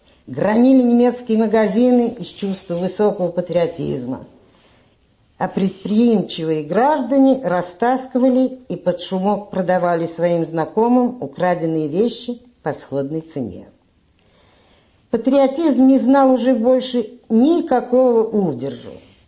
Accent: Moscow, Russia; Я родилась в конце декабря 1893 года в Москве, где прожила почти безвыездно 30 лет.

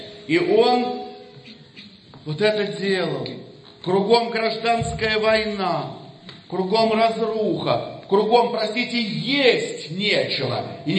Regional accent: Moscow, Russia; Я москвич с украинскими корнями.

